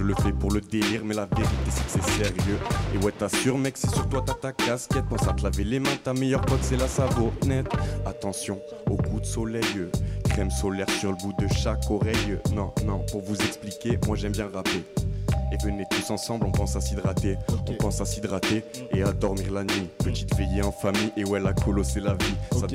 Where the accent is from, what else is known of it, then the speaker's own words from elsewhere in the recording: Avignon, Provence-Alpes-Côte d'Azur, France; Alors oui, je suis d'Avignon, je suis né à Avignon.